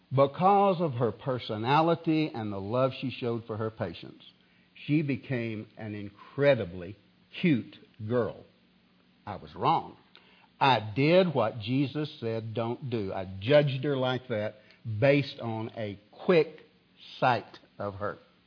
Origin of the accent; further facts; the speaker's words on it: Mena, Arkansas, United States; also born or lived in Arkadelphia, United States; I have a legacy at my hometown at KENA Radio in Mena, then at KVRC in Arkadelphia, Arkansas, going to college, then 30 years teaching school.